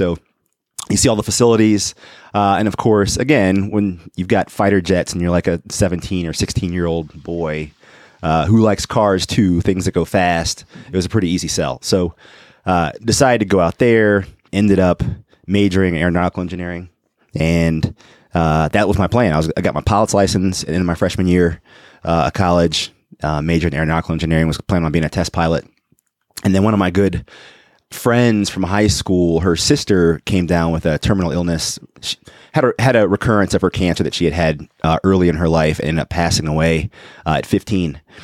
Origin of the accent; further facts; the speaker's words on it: Maryland, United States; I grew up on the East Coast, out in Maryland, obviously went to high school. Both my parents were retired Army officers. So I grew up in the Army, essentially.